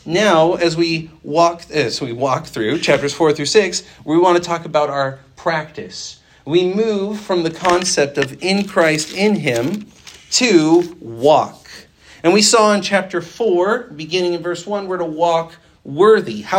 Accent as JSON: {"language": "English", "region": "California", "country": "United States", "tie": "born or raised there", "said": "I grew up on John MacArthur sermons and VeggieTales, so I had the whole spectrum, you know, the theological deep end and then the theological kiddie pool. But that was my background. So suburban California"}